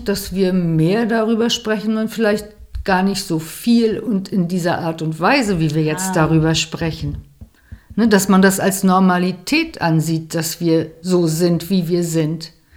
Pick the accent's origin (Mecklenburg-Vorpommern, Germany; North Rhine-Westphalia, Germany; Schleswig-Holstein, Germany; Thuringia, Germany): Mecklenburg-Vorpommern, Germany; Greifswald; now in Sweden; wo kommst du denn her, hier aus Greifswald? Ja, wo ist denn Greifswald?